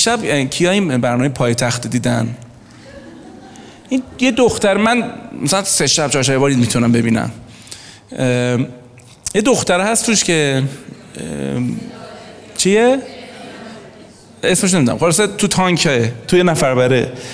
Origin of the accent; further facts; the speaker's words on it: Iran; آقا ما بزرگ شده ایرانیم. این فک ما اینجوری نیست.